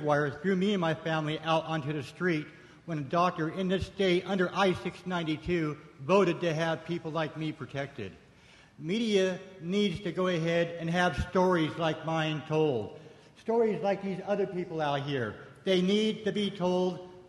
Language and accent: English; Colfax, Washington, United States; I'm from Colfax, Washington. I am proud to be a disc jockey at KRFP Radio in Moscow.